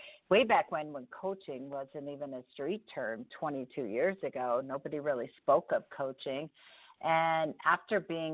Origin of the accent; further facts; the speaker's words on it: Buffalo, New York, United States; So my journey starts with I grew up in Buffalo, New York